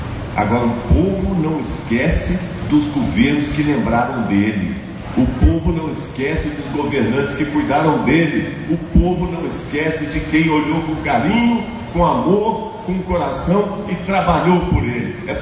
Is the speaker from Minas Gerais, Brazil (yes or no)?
yes; Minas Gerais, Brazil; Nós não somos carpinteiros, nem serralheiros, nem marceneiros, nem padeiros. Nós somos mineiros.